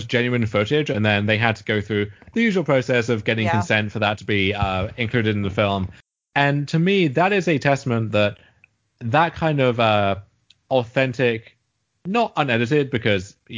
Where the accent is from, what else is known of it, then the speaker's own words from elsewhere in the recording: United States; So as an American, I don't know if stuff like the Ant and Dec cameo